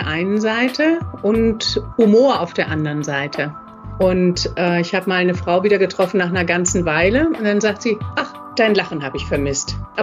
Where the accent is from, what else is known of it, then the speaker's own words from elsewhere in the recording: Kölbe, Hesse, Germany; Bis ich ein Jahr alt war und dann sind meine Eltern zurückgegangen nach Marburg, wo die beide auch herkamen und ich bin aufgewachsen in Kölbe bei Marburg.